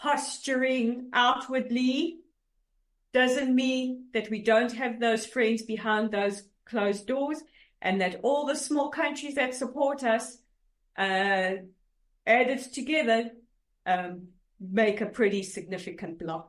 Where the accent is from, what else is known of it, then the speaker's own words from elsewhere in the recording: South Africa; as a South African